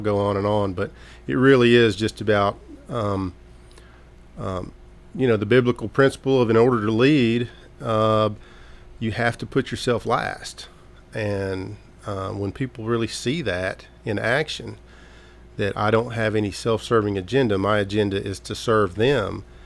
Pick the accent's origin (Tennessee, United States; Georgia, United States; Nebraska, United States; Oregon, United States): Georgia, United States; Smyrna; also born or lived in Birmingham; I'm a Smyrna boy. I grew up in Smyrna.